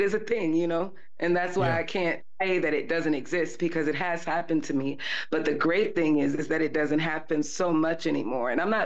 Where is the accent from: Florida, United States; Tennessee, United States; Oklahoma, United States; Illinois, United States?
Florida, United States; Miami; We're both from Miami. Well, he's raised in Miami. We're both raised in Miami, and we connect with that.